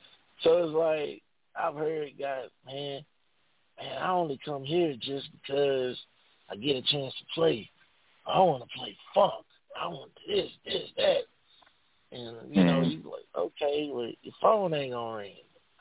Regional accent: Houston, Texas, United States; I'm from Houston.

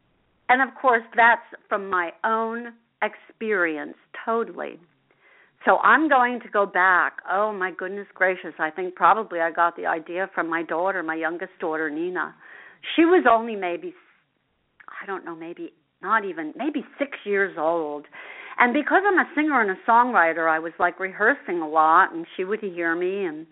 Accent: Asbury Park, New Jersey, United States; because I grew up in Asbury Park and went to school in Asbury Park, for those of you who are not familiar with who I am.

